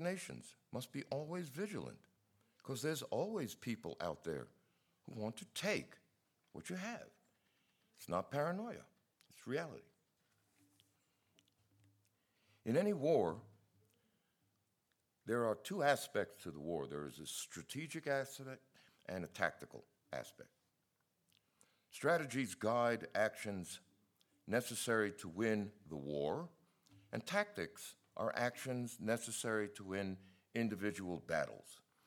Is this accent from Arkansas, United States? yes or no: no; New York City, New York, United States; You know, I grew up in New York City. I ain't proud of that, but by God, I did take something out of it.